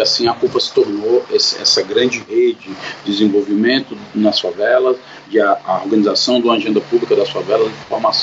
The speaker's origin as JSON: {"language": "Portuguese", "town": "Fortaleza", "region": "Ceará", "country": "Brazil", "said": "Eu sou aqui de Fortaleza, Ceará"}